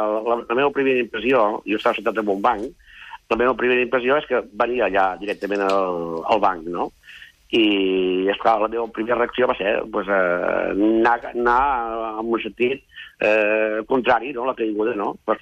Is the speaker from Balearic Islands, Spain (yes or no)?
no; Sant Gregori, Catalonia, Spain; Vull dir que realment jo no soc d'aquest poble, soc de Sant Gregori